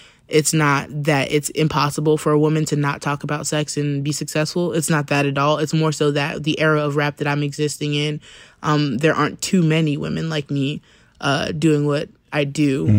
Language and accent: English; Alabama, United States; Like, I was from Alabama and it was so obvious.